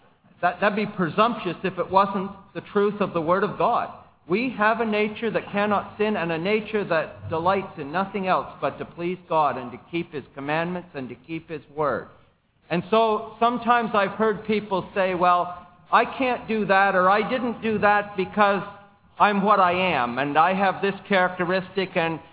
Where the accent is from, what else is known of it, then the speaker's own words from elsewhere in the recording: England, United Kingdom; I'm English by nationality, but I can't say I'm just a stubborn Englishman and that's why I can't do that.